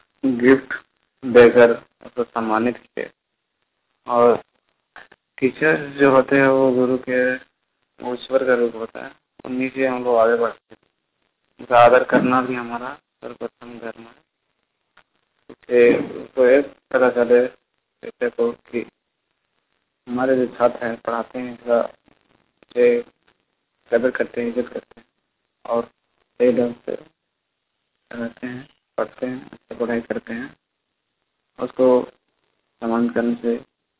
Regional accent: Chikti, Jharkhand, India; मैं चिकटी का रहने वाला हूँ, जम्मू प्रखंड के।

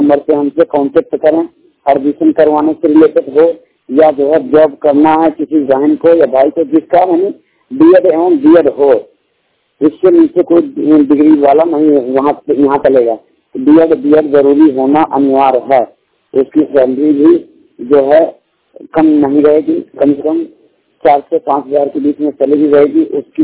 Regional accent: Banda, Uttar Pradesh, India; मैं बांदा उत्तर प्रदेश का मूल निवासी हूँ।

